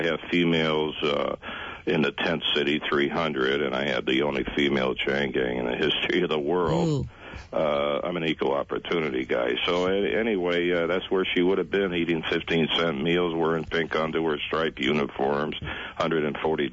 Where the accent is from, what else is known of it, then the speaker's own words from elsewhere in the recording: Massachusetts, United States; Hey, wait a minute. I'm from Massachusetts.